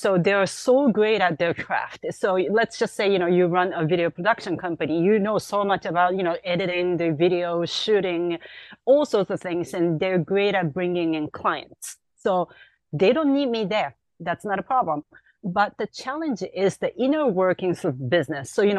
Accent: Yokohama, Kanagawa, Japan; moved away as an adult; now in United States; So I was born and raised in Japan. Yokohama is the city that I grew up, but I always wanted to, you know, try my luck elsewhere. So I came to the US

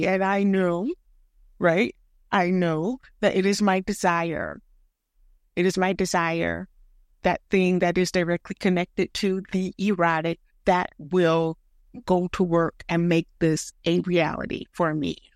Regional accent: the South, United States; I say this as a writer. I say this as a Southerner.

